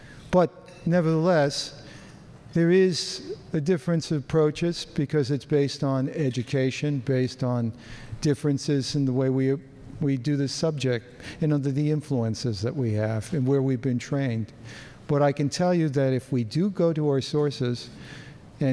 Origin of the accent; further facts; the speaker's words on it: Queens, New York, United States; I come from Queens, New York. I am pronouncing that word correctly.